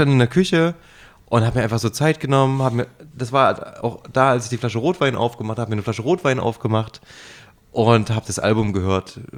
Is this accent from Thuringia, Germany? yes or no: yes; Jena, Thuringia, Germany; ich komme ja ursprünglich aus Jena